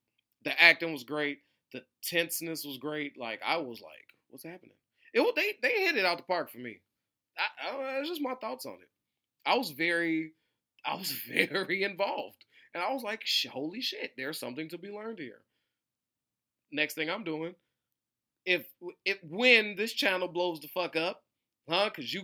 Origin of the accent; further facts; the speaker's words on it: Chicago, Illinois, United States; I'm crossing this fucking street. I'm from Chicago.